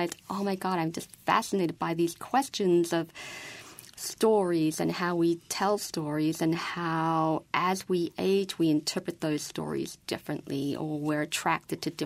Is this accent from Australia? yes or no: yes; Australia; moved away as an adult; now in Madison, United States; I certainly had a sense of being something of an outsider when I grew up in Australia. My parents were Czech and had thick accents, and we read lots of books in a small village where that wasn't a really popular activity.